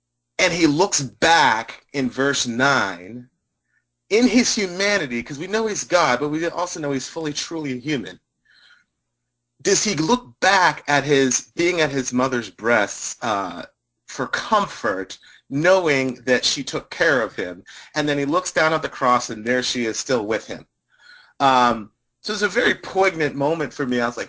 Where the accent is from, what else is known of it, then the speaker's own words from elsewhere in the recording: Jamaica; born there; Now me, I was born in Jamaica, so it's not a controversial thing for me at all.